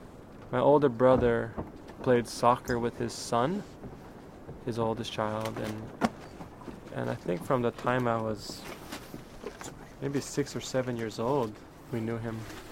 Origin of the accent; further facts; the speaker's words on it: Kalama Valley, Hawaii, United States; I grew up on Oahu, in Kalama Valley. I grew up at Sandy Beach. That's where I learned how to surf and swim and about the ocean.